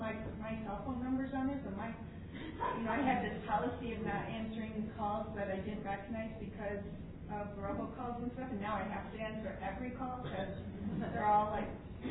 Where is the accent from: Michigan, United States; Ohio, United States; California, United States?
Michigan, United States; Detroit; because I'm from the Detroit area